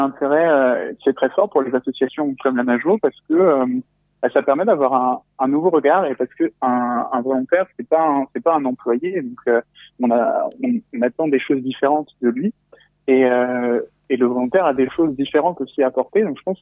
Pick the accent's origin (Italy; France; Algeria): France; Romorantin, Centre-Val de Loire; j'ai 23 ans, je suis de Romorantin.